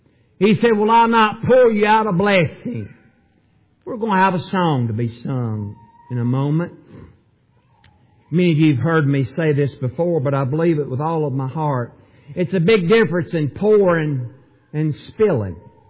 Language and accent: English; Tennessee, United States; I was a little old kid. I was raised in Middle Tennessee.